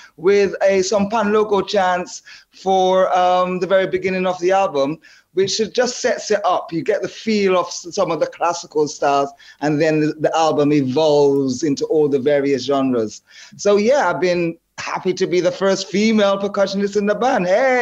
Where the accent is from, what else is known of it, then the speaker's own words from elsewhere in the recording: Jamaica; I'm a Jamaican who identified myself as an African first.